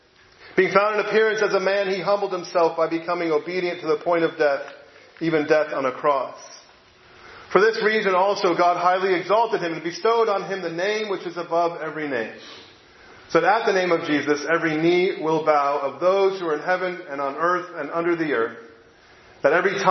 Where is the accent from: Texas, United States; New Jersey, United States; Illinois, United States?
New Jersey, United States; also born or lived in Georgia, United States; I'm not a native Texan, right? I'm from Jersey, the new one, New Jersey, on the East Coast. But growing up in the Northeast, when I moved to the South years ago, when we lived in Georgia